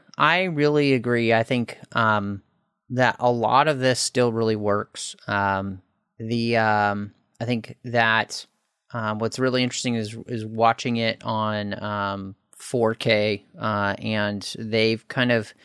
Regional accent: Dallas, Texas, United States; And again, growing up in Dallas, Texas, which is not all that far from Oklahoma

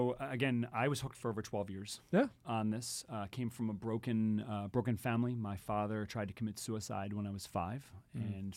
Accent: Cleveland, Ohio, United States; Well, I'm from Cleveland originally, so you missed the connection there.

